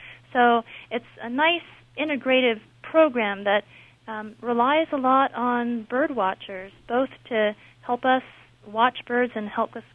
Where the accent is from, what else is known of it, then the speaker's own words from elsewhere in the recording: California, United States; I have been to Bolinas because I'm from California and worked one summer in Point Reyes there.